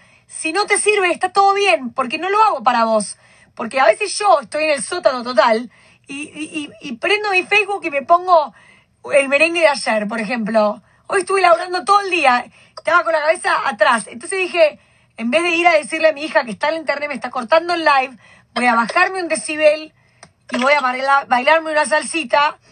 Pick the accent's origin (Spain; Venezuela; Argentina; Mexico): Argentina; now in Vermont, United States; lo que hago yo como argentina, latina, hispana, para sobrevivir en Vermont